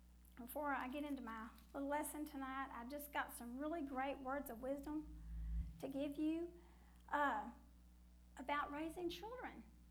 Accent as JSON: {"language": "English", "town": "Vernon", "region": "Texas", "country": "United States", "tie": "born there", "accent": "Texas", "said": "But I was born in Vernon, Texas. That's where I get my accent, if you're wondering. I was born in the northern part of the state"}